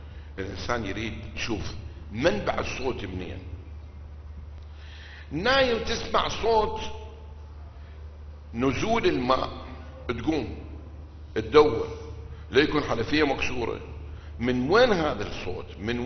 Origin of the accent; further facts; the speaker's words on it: Basra, Basra Governorate, Iraq; أنا من البصرة العبر